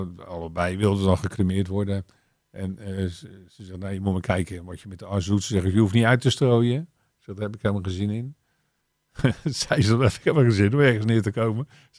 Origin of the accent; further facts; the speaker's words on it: Rotterdam, South Holland, Netherlands; born there; En ik ben in Spangen geboren.